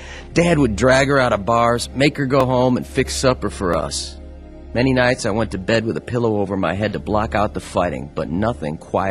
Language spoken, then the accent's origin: English; Goshen, Ohio, United States; I grew up in Goshen, Ohio, a small country town, the oldest of four with two younger brothers and a sister.